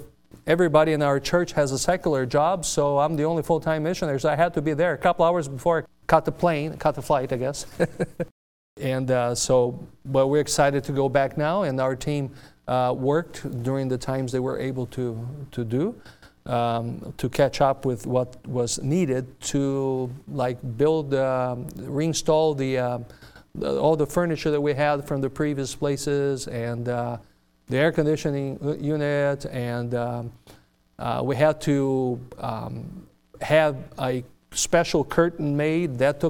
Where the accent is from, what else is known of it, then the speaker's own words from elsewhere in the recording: Brazil; English is a second language; So it brought me good memories from my home state and in Brazil